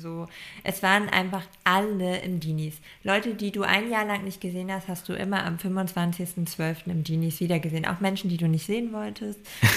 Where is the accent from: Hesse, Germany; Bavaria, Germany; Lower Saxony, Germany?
Lower Saxony, Germany; Bei uns in Ostfriesland